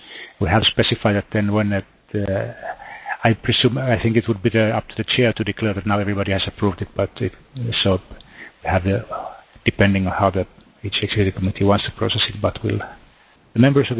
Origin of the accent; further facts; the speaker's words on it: Finland; English is a second language; I'm from Finland